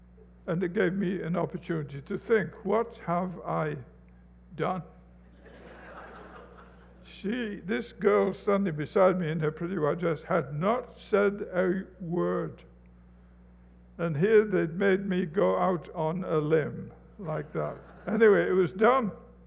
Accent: England, United Kingdom; and I'm English and I'm old

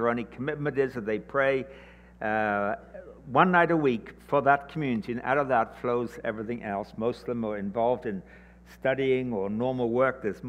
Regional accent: England, United Kingdom; moved away as an adult; now in Toronto, California, United States; We come from England originally. You can tell that by the fact I don't have an accent. And in 2001, came to Toronto

